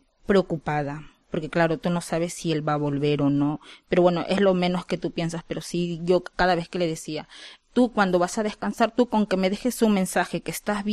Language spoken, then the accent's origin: Spanish; Peru; moved away as an adult; now in Spain; Somos peruanos. Yo por delante vengo a España a trabajar. Vine en el 2018 yo sola, ya embarazada de mi tercer hijo, porque tengo dos hijos que nacieron en Perú